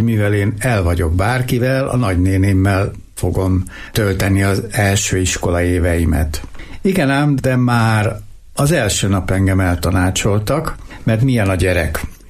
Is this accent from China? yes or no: yes; Beijing, China; also born or lived in Korea; Nem, Pekingben születtem 1954-ben. A szüleim diplomaták voltak, és szerelmesek lettek egymásba, összeházasodtak, és így születtem meg Pekingben.